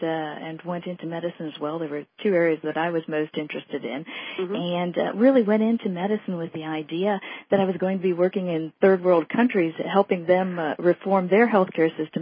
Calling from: Indianapolis, Indiana, United States; From Indianapolis.

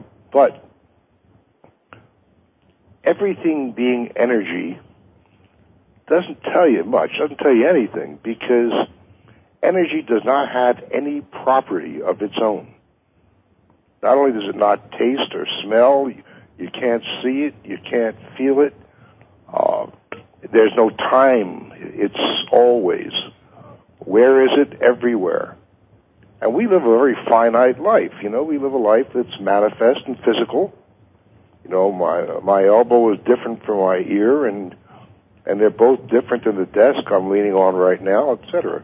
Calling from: Las Vegas, Nevada, United States; I'm in Las Vegas.

